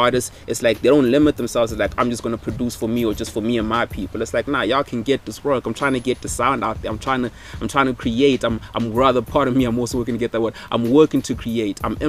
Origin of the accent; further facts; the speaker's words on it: Limpopo, South Africa; We're starting to see guys where I'm from Limpopo originally.